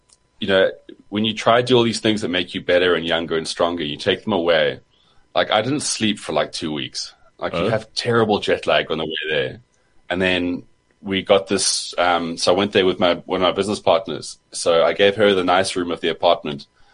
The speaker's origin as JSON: {"language": "English", "country": "South Africa", "said": "This is the annoying thing about being South African and traveling, is that the first thing you always think about is like, can I live here?"}